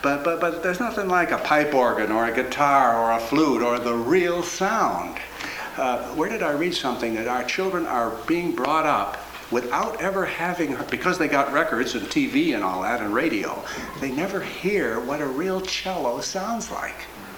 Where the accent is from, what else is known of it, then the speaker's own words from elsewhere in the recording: United States; now in Canada; I'm an American, but we've been living in Canada for 14 years.